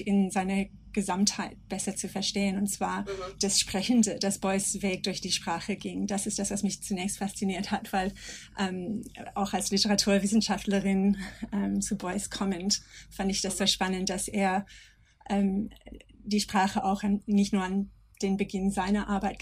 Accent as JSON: {"language": "German", "country": "Australia", "second_language": "German", "moved": "as an adult", "lives_now": "Germany", "said": "aber ich komme aus Australien"}